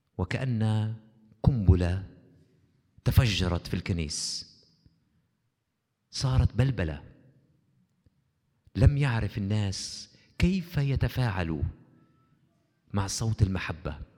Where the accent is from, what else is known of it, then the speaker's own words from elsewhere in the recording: Palestine; أنا إنسان فلسطيني مسيحي،